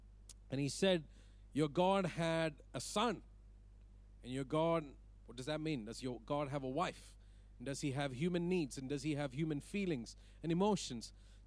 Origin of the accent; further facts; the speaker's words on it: Saudi Arabia; moved away as an adult; also born or lived in Dubai; I was born and raised in Saudi Arabia and then finished my schooling and then lived in Dubai